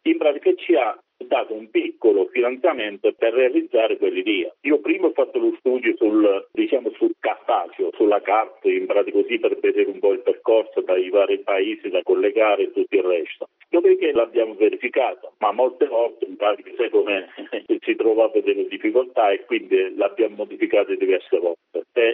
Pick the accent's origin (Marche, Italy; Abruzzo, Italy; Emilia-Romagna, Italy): Abruzzo, Italy; Guardiagrele; un percorso dall'Aquila fino al mio paese, fino a Guardia Grele, che sono circa 115 chilometri.